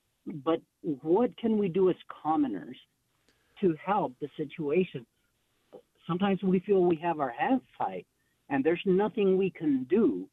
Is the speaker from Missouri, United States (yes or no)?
no; El Paso, Texas, United States; now in San Antonio, United States; I'm from El Paso, but currently live in San Antonio.